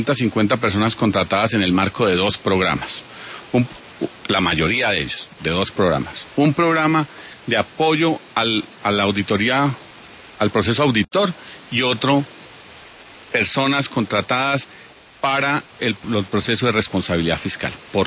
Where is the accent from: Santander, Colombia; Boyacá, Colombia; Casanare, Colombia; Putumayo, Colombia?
Boyacá, Colombia; Es que yo crecí en Boyacá. Yo he trabajado en Boyacá, ya fui alcalde.